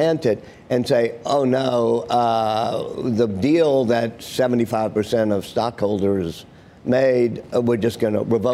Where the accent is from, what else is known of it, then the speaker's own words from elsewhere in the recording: Louisiana, United States; Louisiana.